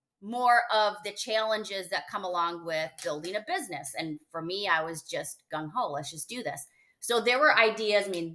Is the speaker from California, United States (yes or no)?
no; Chicago, Illinois, United States; And we're from Chicago. So, I mean, Chicago. So by default, we're a little more loud than normal.